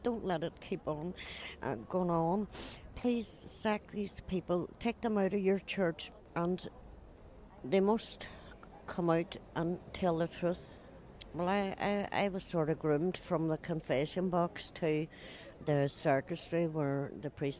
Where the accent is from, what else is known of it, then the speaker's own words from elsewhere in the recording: Portadown, Northern Ireland, United Kingdom; also born or lived in Glasgow, United Kingdom; born in Scotland. I was born in Glasgow, and then my mum and dad broke up, and they went to Portadown, and mummy and daddy left me there on the doorstep